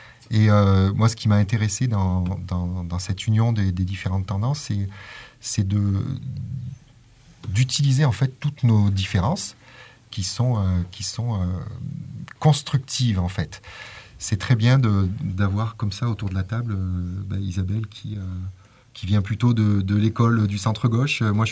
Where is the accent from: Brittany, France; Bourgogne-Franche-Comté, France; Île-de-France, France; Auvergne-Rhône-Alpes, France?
Auvergne-Rhône-Alpes, France; Crest; now in Die, France; j'ai 49 ans bientôt, je suis natif de la vallée, alors un petit peu plus en aval, je suis natif de Cré. Et je me suis installé à Die il y a une bonne quinzaine d'années. C'est un vrai choix que d'être revenu dans la région.